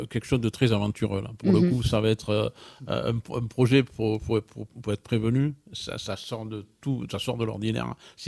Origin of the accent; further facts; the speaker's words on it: Occitanie, France; On est des Occitans.